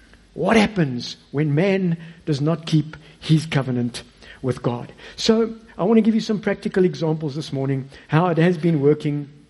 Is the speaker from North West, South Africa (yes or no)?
no; Johannesburg, Gauteng, South Africa; I didn't know the service providers in the area because I come from Joburg.